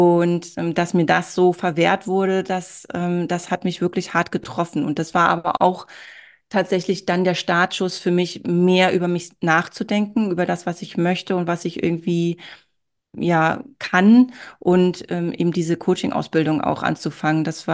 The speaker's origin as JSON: {"language": "German", "region": "Berlin", "country": "Germany", "tie": "born or raised there", "said": "Ich bin im Ostteil von Berlin groß geworden und da war das total normal, dass alle Frauen gearbeitet haben um mich herum."}